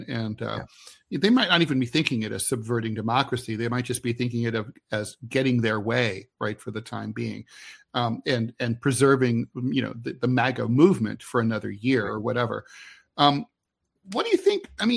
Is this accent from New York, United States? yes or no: yes; New York City, New York, United States; as a New Yorker, I'm recognizing this, we have alternate side of the street parking